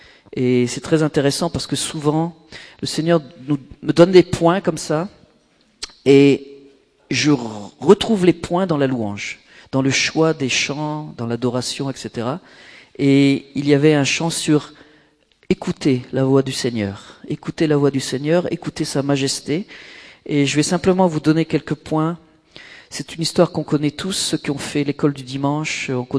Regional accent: Hauts-de-France, France; now in Israel; moi, je suis un ch'ti naturalisé israélien, j'ai la double nationalité, hein, bien sûr, ça fait 30 ans qu'on habite en Israël

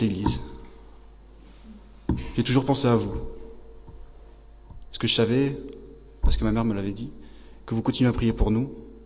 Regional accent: Wavrin, Hauts-de-France, France; j'ai 24 ans, je suis originaire de Wavrin, j'ai grandi ici, j'étais à l'école ici.

